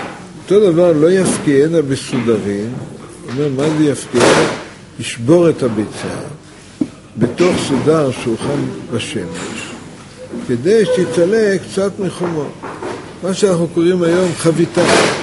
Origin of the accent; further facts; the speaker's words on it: Holon, Tel Aviv District, Israel; אני בילדותי, אני גרתי בחולון.